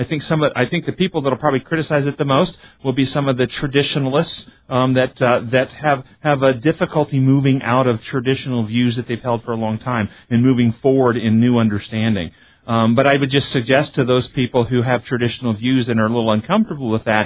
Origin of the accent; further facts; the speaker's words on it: the South, United States; I was raised in the South, Christian upbringing, went to my residency in psychiatry